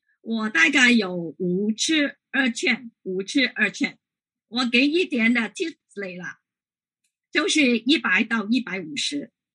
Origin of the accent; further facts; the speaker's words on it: Guangdong, China; Chinese is a second language; 我是广东人，所以我的国语应该不是很灵光，希望你们可以包容。